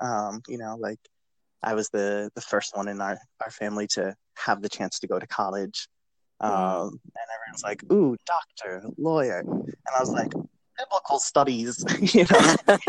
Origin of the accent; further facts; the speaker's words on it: Lancaster, Pennsylvania, United States; now in Boston, United States; Yes. I grew up in Lancaster, Pennsylvania.